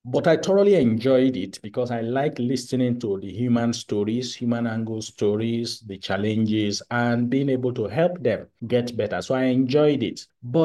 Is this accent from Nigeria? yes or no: yes; Nigeria; I'm a Nigerian, and I work in the mental health space.